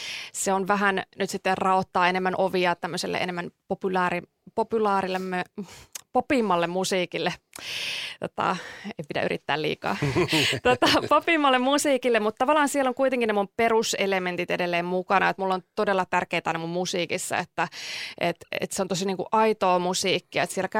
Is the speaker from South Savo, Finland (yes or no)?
no; Tampere, Pirkanmaa, Finland; Tosiaan mä oon ihan tamperelainen, Tampereelta syntyisin ja tänne nyt on muutaman mutkan kautta takaisin päätynyt